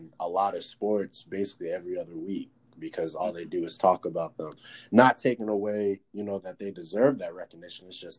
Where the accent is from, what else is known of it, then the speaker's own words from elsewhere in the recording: Maryland, United States; And we're both from Maryland.